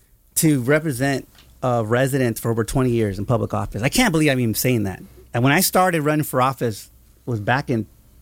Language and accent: English; Westminster, California, United States; Again, remember, I'm from Westminster.